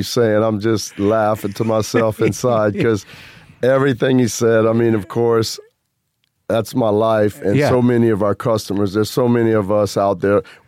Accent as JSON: {"language": "English", "town": "Lafayette", "region": "Louisiana", "country": "United States", "tie": "born or raised there", "said": "Yeah, I'm in from Lafayette, Louisiana. That's where the Cajun area is."}